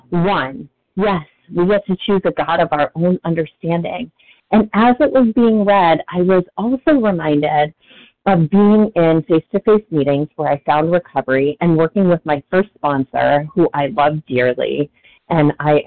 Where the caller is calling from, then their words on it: Massachusetts, United States; recovered compulsive overeater, calling from Massachusetts.